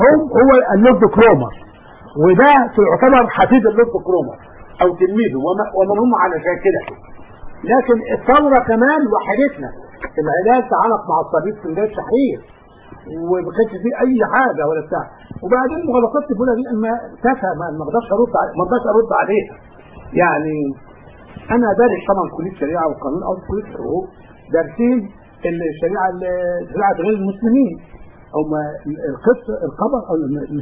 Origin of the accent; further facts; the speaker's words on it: Egypt; واحنا مصريين كلنا